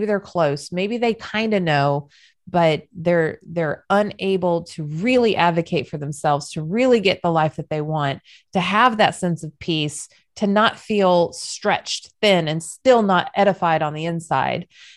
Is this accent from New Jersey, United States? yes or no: no; California, United States; Y'all, I'm from Southern California. Do not judge me for the words that I use. Okay. It's just vernacular.